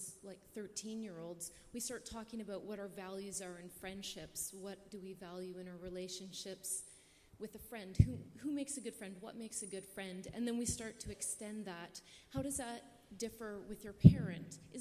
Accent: Canada; I'm from Canada.

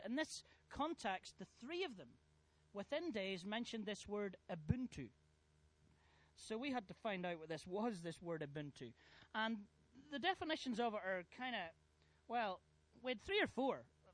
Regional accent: Northern Ireland, United Kingdom; because we come from Northern Ireland

